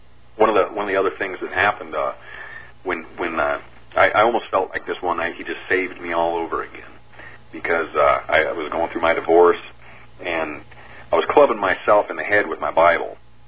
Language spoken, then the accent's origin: English; California, United States; born there; I was born in California